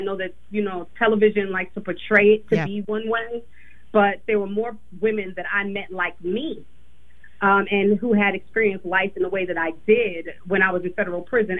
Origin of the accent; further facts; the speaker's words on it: Manorville, New York, United States; I grew up in Manorville in Long Island. My parents, who were still together after 50 years, were franchise business owners. We were the only black family in our neighborhood.